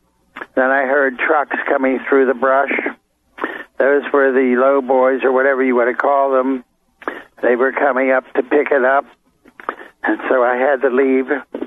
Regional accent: Pittsburgh, Pennsylvania, United States; It turned east over Pittsburgh and went to Kecksburg, about 35 miles from my hometown, Pittsburgh.

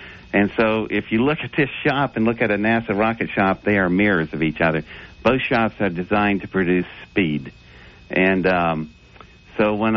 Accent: Welch, West Virginia, United States; born there; And my dad was a coal miner in West Virginia, and I was born in Welch, West Virginia.

